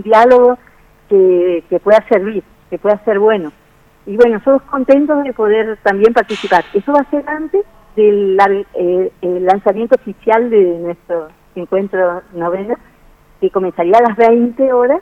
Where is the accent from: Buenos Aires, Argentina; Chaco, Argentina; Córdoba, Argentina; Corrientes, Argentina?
Córdoba, Argentina; now in Posadas, Argentina; Bien, yo soy cordobesa, pero ya acá vivo hace más de media vida, ¿no?